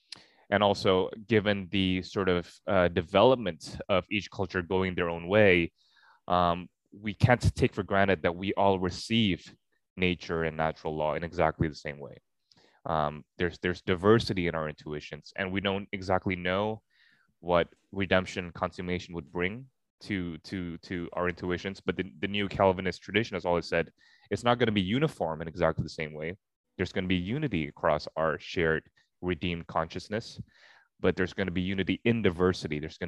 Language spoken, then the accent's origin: English; Singapore; also born or lived in Jakarta / Los Angeles / Philadelphia / Edinburgh; I grew up in Singapore and then I moved back to Jakarta before I went to LA and then Philadelphia and then Edinburgh.